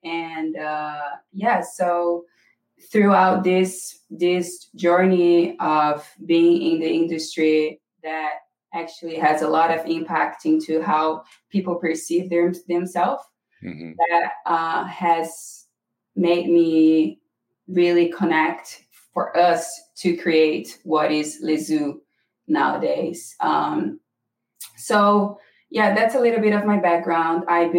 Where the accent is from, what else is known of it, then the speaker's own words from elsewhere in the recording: Brazil; So my background is, I'm from Brazil.